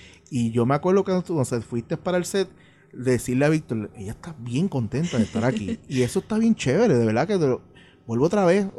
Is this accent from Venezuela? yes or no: no; Puerto Rico; Vernos trabajar como boricua.